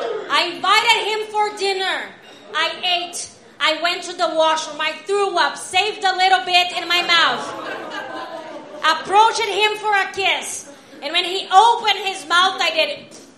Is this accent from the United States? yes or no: no; Brazil; English is a second language; moved away; I'm from Brazil, and I've been here for 4 years, and I've been training with an accent coach.